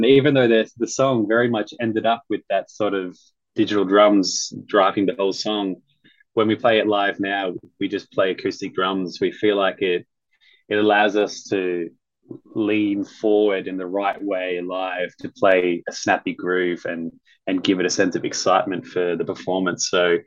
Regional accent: Sydney, New South Wales, Australia; as a young, you know, musician growing up in Sydney.

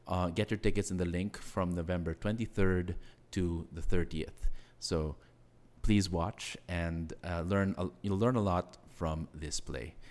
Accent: Philippines; but, you know, as a Filipino reading this, I was actually a bit, you know, emotional about it.

